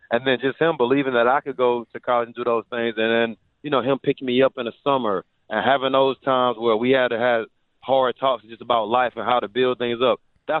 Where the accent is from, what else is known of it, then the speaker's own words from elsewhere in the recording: New Bern, North Carolina, United States; I'm from New Bern, North Carolina, so on the coast, not too far away.